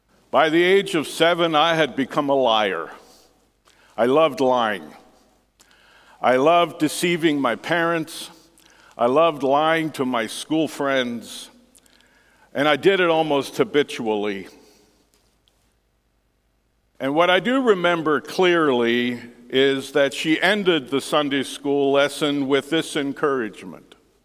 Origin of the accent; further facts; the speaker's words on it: Germany; also born or lived in Austria; I have spent almost half of my life living in Europe. I grew up in Germany and in Austria, one quarter Jewish, and I am an American Canadian. So that makes me a mutt.